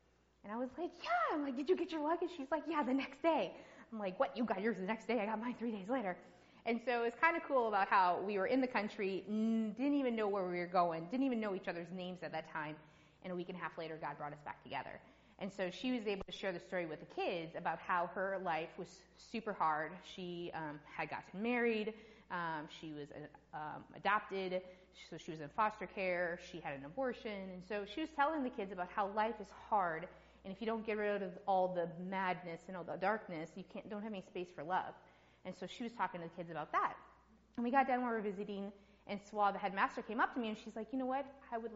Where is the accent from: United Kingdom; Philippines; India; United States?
United States; I said, I can come in, but I'm American.